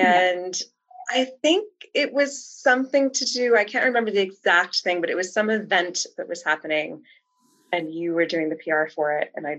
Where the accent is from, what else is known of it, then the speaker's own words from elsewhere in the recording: Midwest, United States; accent: American; now in Australia; So you can tell by my accent that I'm American, and if you're really good at American accents, you can probably tell that I'm from the Midwest.